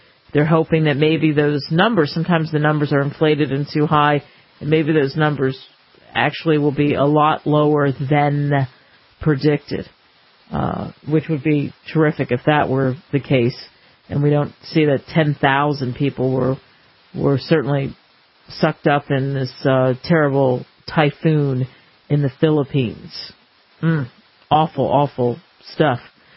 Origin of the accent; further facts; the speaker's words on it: New York, United States; You know, growing up in the East Coast in New York, there are lots of nooks and crannies of really sweet, nice Filipino people